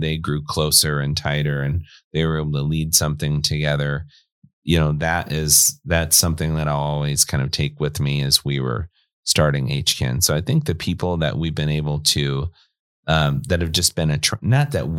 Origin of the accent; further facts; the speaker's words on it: Westphalia, Iowa, United States; growing up in Southwest Iowa provided me. The, you know, I grew up in a town, Harlan, and the Harlan community. I grew up actually near a smaller town, Westphalia